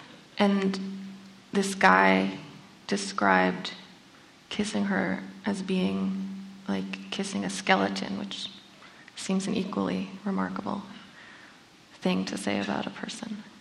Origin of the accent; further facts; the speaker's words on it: New England, United States; I am from New England, so I feel that I could say this.